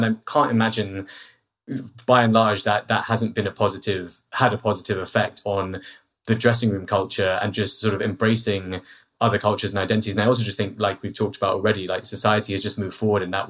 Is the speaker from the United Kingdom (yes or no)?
yes; London, United Kingdom; as a Londoner, born and raised in London, taking the tube to and from school